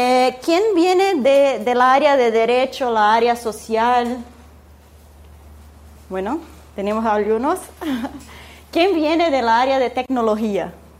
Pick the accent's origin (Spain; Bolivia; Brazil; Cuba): Brazil; São Paulo; Spanish is a second language; yo vengo de São Paulo, de Brasil.